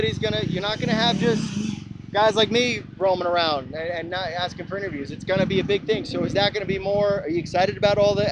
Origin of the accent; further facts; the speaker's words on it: New York, United States; Okay. I'm from New York.